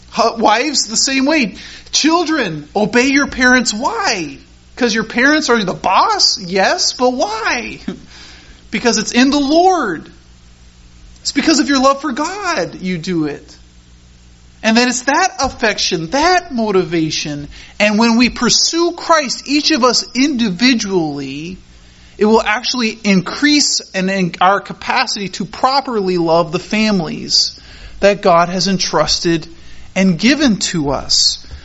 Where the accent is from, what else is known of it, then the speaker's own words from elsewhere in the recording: Colorado, United States; I love campfires. I grew up in Colorado. I went camping often.